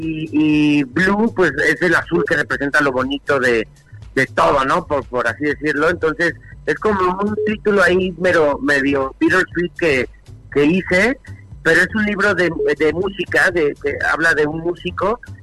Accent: Tijuana, Baja California, Mexico; now in Mexico City, Mexico; En el 2010 nos vinimos a vivir a la Ciudad de México, porque nosotros somos de Tijuana.

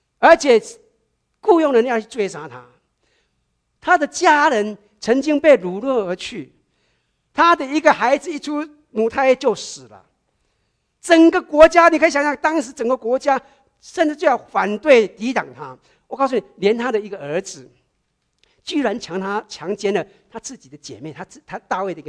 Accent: China; 很多时候我们中国人讲一个句话很有用的

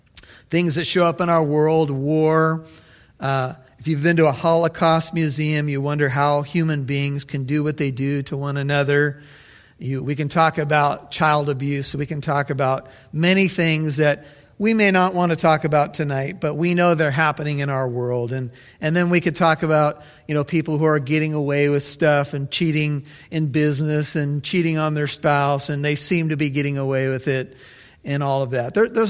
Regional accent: United States; just because I had a MasterCard and I was an American.

